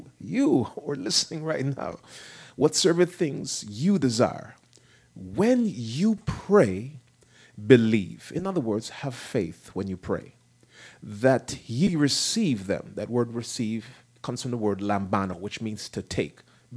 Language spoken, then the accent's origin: English; New Jersey, United States; also born or lived in Jamaica; You know, I'm from Jamaica, but I grew up in New Jersey. I have quite a few brothers and sisters.